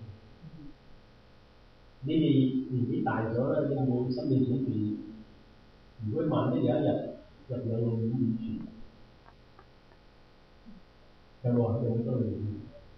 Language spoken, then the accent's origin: Cantonese; Guangdong, China; 可能我哋廣東人比較少啲